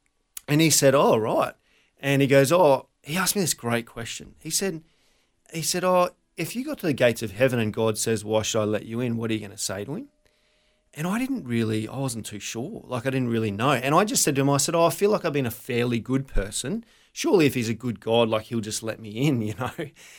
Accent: Brisbane, Queensland, Australia; So born and raised in Brizzy. Always been here, love mm-hmm. Brizzy.

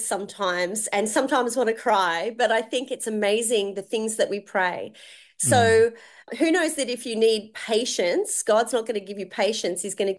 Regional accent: Warrandyte, Victoria, Australia; we moved back to Melbourne when I was in high school and I grew up in Warrandyte.

